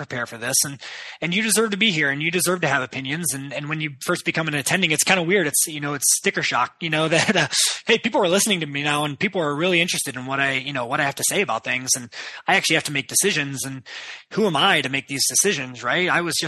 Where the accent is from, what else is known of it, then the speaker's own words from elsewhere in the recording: Ohio, United States; I'm from Ohio.